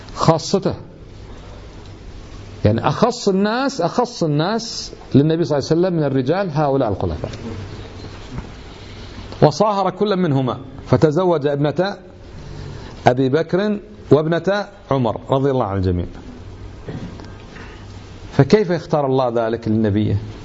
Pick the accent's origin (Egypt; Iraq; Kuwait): Kuwait; يقال عنه كيت وكيت وكيت